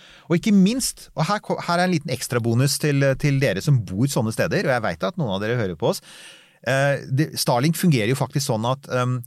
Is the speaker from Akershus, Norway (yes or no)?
yes; Bærum, Akershus, Norway; nå hørtes jeg veldig oslosk ut, men jeg vokste opp i Bærum